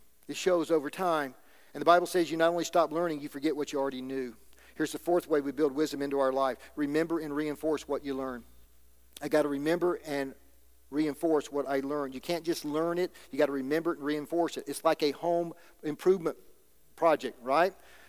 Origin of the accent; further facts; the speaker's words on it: Alabama, United States; I'm the guy from Alabama.